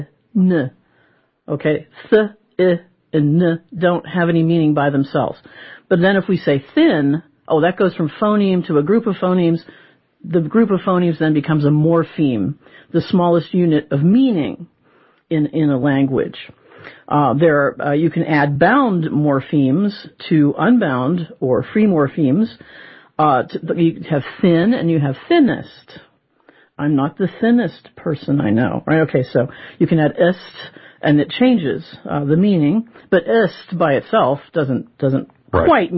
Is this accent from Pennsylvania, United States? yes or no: yes; Pittsburgh, Pennsylvania, United States; I'm from Pittsburgh, so I say pin and pen, right?